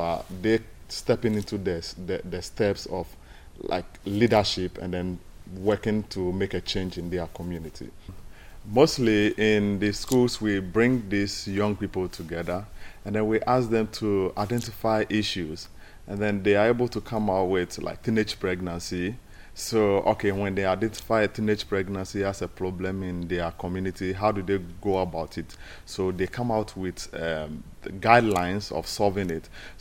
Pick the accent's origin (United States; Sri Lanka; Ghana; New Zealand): Ghana; I'm from Ghana